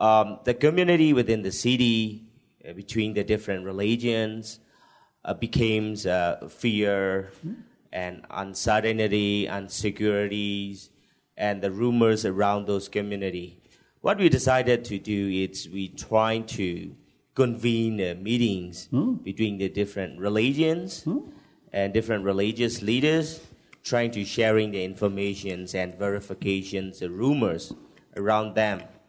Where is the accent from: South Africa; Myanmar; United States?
Myanmar; I'm from Burma, and I was grown in born and grown up in the border of the Thai and Burma